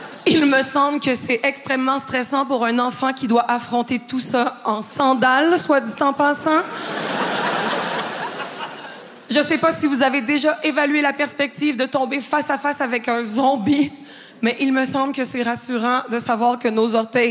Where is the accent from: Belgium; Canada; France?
Canada; Quebec; Avant de commencer mon sketch, je dois vous avertir que je suis québécoise.